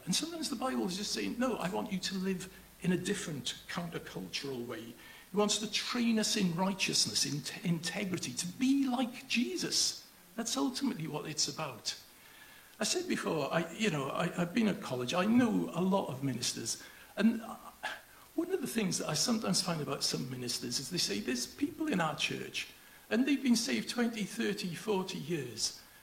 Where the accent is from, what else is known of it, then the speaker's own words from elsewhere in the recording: Cardiff, Wales, United Kingdom; I'm going down to Cardiff tomorrow, I'm from Cardiff, so I know exactly where it is.